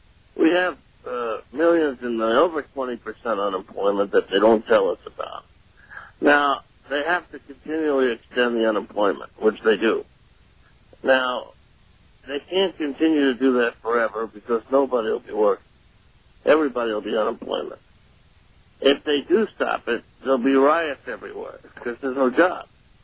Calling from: Seattle, Washington, United States

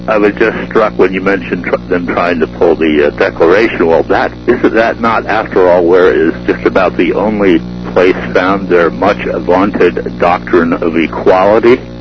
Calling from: Allentown, Pennsylvania, United States; Oh, Allentown, Pennsylvania.

